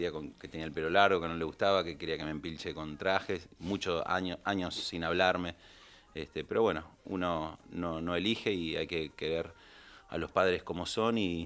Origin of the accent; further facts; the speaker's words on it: Tucumán, Argentina; Yo me crié en Tucumán